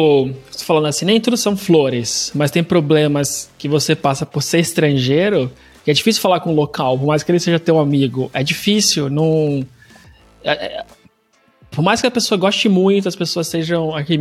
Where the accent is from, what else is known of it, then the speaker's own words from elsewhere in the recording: Brazil; now in Portugal; eu sou brasileiro, mas moro em Portugal